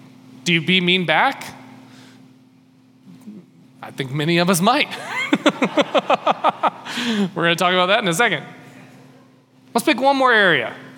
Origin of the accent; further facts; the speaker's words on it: East Cobb, Georgia, United States; I grew up in East Cobb. I understand that way very well. That's part of the reason why I never moved back there.